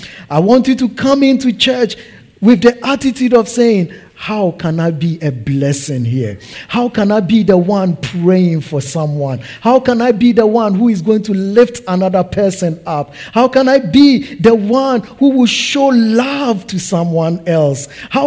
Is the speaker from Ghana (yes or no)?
yes; Ghana; I am Ghanaian.